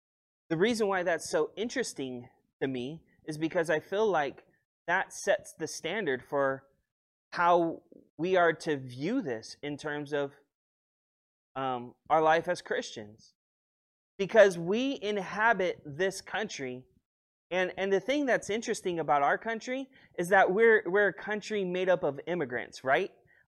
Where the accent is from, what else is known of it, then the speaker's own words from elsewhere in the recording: California, United States; also born or lived in Long Beach; I am from the state of California, that I grew up in the Los Angeles County area, the fact that I live most of my life in Long Beach